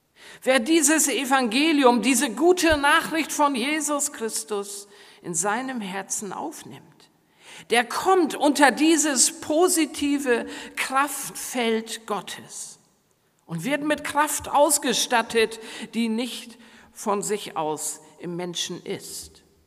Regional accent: Gödenzow, Germany; als ich noch Teenager war, gab es in meinem Heimatdorf Gödenzow mal ein für mich sehr außergewöhnliches und auch schreckliches Ereignis.

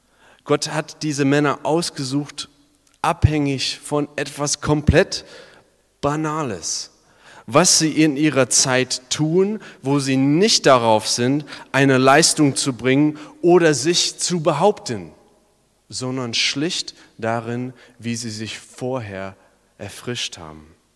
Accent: California, United States; ich komme auch aus der Nähe von Hollywood

